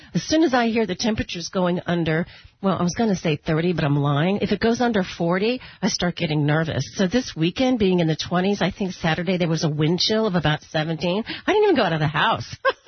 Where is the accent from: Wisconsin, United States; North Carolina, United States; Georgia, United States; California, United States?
Georgia, United States; Atlanta; also born or lived in New York / Minnesota / Florida; I am just a Floridian at heart now. I've been here over 20 years. And, you know, I grew up in Atlanta. I lived up in New York. I mean, I lived in Minnesota at one point.